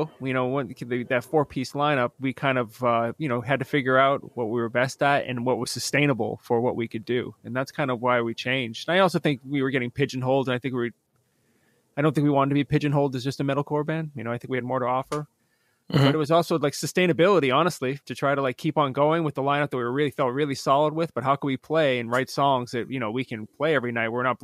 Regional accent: Methuen, Massachusetts, United States; born there; I was born in Methuen, Massachusetts.

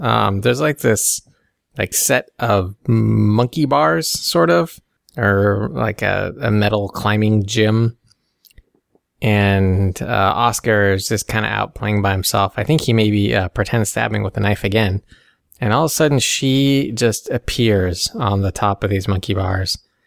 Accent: Alaska, United States; I mean, it probably comes from growing up in Alaska

